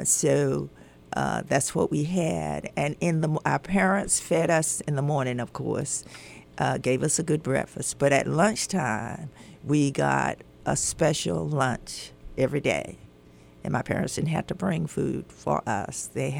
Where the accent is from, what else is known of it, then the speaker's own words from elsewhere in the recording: North Carolina, United States; Well, I am from North Carolina. I was born into a big family, had six girls and four boys, and we lived on a farm.